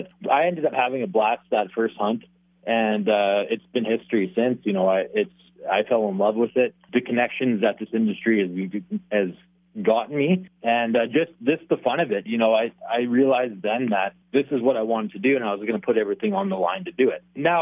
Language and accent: English; Manitoba, Canada; growing up in Manitoba, pretty much everyone, you know, we lived off moose in the winter up north.